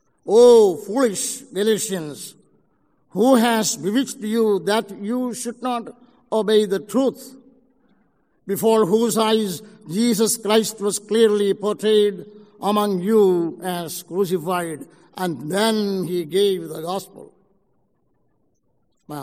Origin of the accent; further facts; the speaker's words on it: Kerala, India; English is a second language; He came to my home state of Kerala.